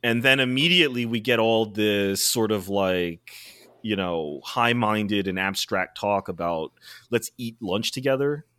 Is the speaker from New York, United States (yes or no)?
yes; New York City, New York, United States; I'm like, as a New Yorker, as someone who's been in the subways, as someone who's thought about this a lot